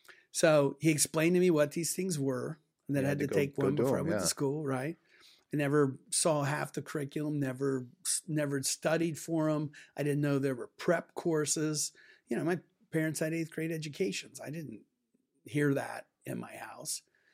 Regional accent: Columbus, Ohio, United States; So, I grew up in Ohio, west side of Columbus, on the hilltop. If you know anybody from Columbus, I was what they called a hilltopper. Basically, that was the Appalachian neighborhood that moved from West Virginia and Kentucky out of the coal mines

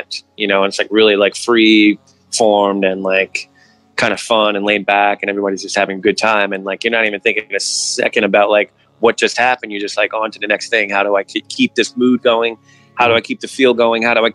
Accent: Brooklyn, New York, United States; like me growing up in Brooklyn and New York

